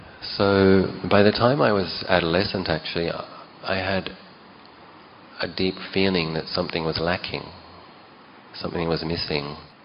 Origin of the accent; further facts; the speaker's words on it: Australia; So I grew up in Australia, of course, and so in my childhood, I didn't have that.